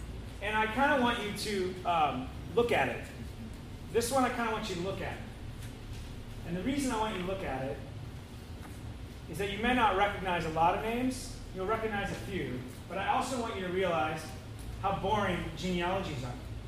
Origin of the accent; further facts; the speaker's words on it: Kirkland, Washington, United States; because of growing up in Kirkland, which suburb of Seattle, where the first Costco was, very first Costco on the planet.